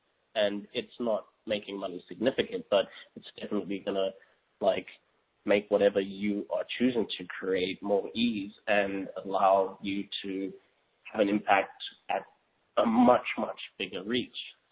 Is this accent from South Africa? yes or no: yes; South Africa; I grew up in South Africa, and, you know, our family never had, you know, lots of money.